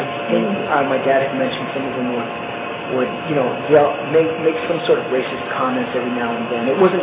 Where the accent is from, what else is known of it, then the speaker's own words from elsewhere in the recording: South San Francisco, California, United States; Growing up in South San Francisco, back then, a lot of my earlier memories kind of blurred since I was a little kid at the time